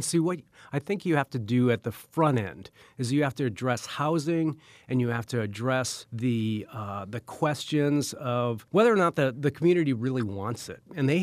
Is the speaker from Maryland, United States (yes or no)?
no; Milwaukee, Wisconsin, United States; also born or lived in Alaska; I spent 27 years in Alaska, but I'm from Milwaukee. I grew up on the south side